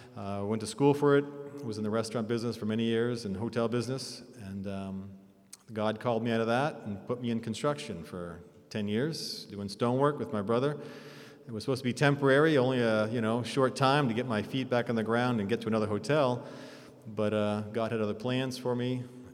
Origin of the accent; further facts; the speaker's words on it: Lancaster, Massachusetts, United States; I grew up in Lancaster, which is, people could say it's an Adventist ghetto maybe